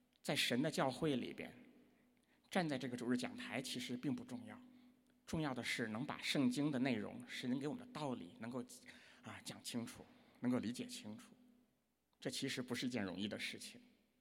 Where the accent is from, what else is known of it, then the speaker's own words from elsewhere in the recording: China; 我们在大陆长大的不少人都从英语课本中学过这样的一段话，甚至背过。